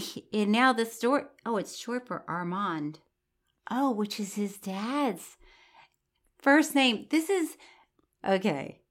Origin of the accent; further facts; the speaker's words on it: Ireland; I'm Irish.